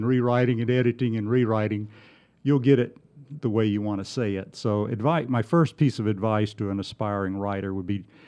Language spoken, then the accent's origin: English; Alabama, United States; also born or lived in Florida; But I had grown up, I'm from South Alabama, and I'd also grown up on the panhandle of Florida.